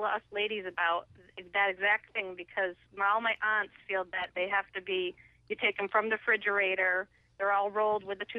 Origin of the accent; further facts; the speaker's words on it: Vermont, United States; now in Massachusetts, United States; Every year, I'm from Vermont originally. I live in Massachusetts